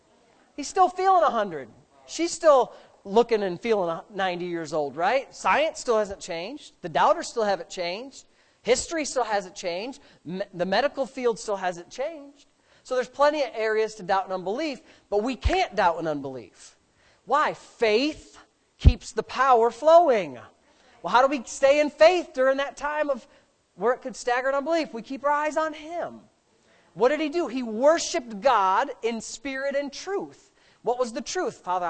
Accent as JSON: {"language": "English", "town": "Frewsburg", "region": "New York", "country": "United States", "tie": "born or raised there", "said": "See, there was a roadway in the property that I grew up on in Frewsburg."}